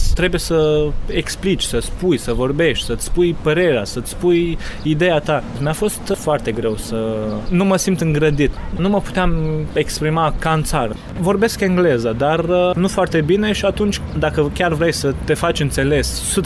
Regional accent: Romania; că sunt din România și ar trebui să tac mai puțin

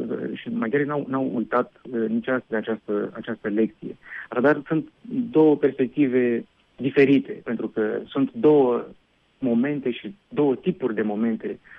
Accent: Romania; Acum, ca român, sigur că tratatul în sine are o valoare mai mică din punctul meu de vedere

